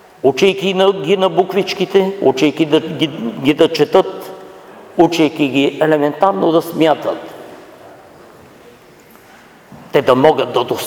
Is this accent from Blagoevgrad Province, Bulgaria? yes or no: no; Pazardzhik Province, Bulgaria; Аз съм дошъл от Пазарджишкия край, от едно село.